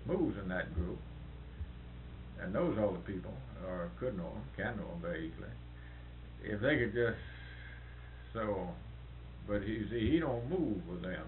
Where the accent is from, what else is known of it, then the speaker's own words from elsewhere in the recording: Kentucky, United States; also born or lived in Tennessee; No, I was raised on the Tennessee Kentucky line west. There.